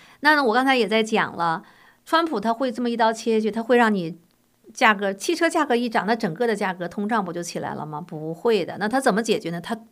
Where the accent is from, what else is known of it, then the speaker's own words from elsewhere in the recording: Northeast China, China; accent: Northeastern Mandarin; 这我们东北话说怎么那么损种呢